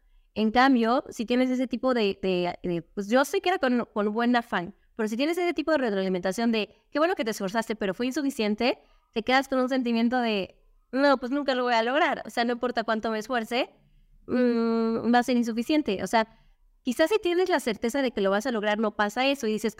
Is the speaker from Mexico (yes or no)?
yes; Mexico City, Mexico; accent: Mexico City; Tengo el acento de la Ciudad de México porque soy de la Ciudad de México e imito los sonidos de la Ciudad de México.